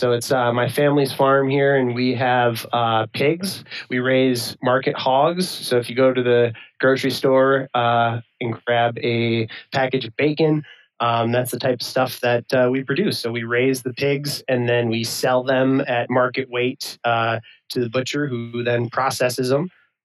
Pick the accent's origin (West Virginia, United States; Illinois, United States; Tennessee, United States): Illinois, United States; also born or lived in Boulder, Colorado / South Dakota / Montana; So I grew up here in Illinois. Then I bounced around after high school. I went out west to college in Boulder, Colorado.